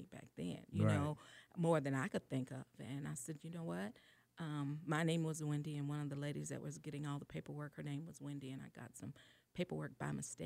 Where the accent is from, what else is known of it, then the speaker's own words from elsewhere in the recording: Rutledge, Alabama, United States; now in Atlanta, United States; I'm from a small town called Rutledge, Alabama. It's south of Montgomery, about 40 miles.